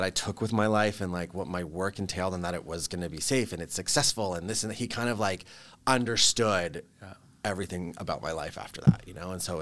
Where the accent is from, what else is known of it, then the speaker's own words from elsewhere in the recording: Vancouver, British Columbia, Canada; So I was born and raised in Vancouver. I'm like one of the only seven. Okay. We always make that joke. I was like born in, I mean, it's not Vancouver. It was North Burnaby. Don't tell anyone. It's only like 10 minutes that way. And I've lived here basically my entire life.